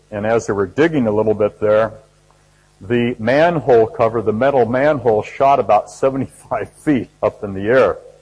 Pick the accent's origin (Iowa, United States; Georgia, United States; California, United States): California, United States; where I grew up in North San Diego County as a little boy, it was all over the place in the courts and the hills